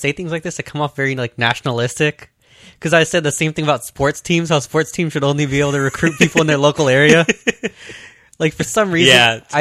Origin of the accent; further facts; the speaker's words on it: California, United States; But I'm from California.